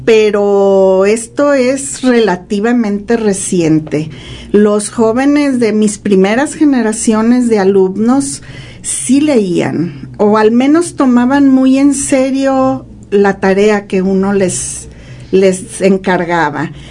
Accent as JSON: {"language": "Spanish", "town": "El Grullo", "region": "Jalisco", "country": "Mexico", "said": "Yo soy del Grullo, de un tiempo en el que todavía no nacía el entonces módulo del Grullo."}